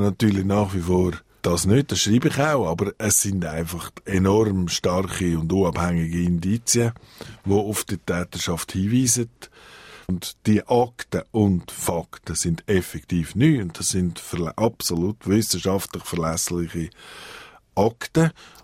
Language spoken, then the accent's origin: German; Glarus, Switzerland; Und als Glarner und als ursprünglicher Jurist und jetzt Journalist hat mich das einfach immer angesprochen.